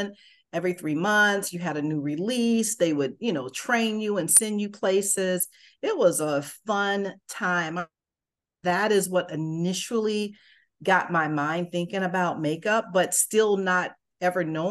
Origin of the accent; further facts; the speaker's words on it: Winter Haven, Florida, United States; now in Atlanta, United States; I'm from Florida, born and raised in Florida, in a little town, Winter Haven, Florida.